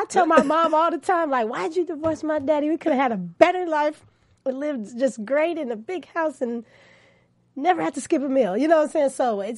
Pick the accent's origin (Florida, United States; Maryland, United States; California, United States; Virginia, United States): California, United States; I'm from Cali.